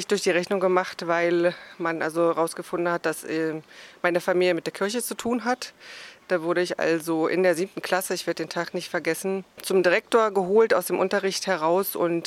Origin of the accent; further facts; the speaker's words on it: Dresden, Saxony, Germany; born there; now in Brandenburg, Germany; Ich komme gebürtig aus Dresden.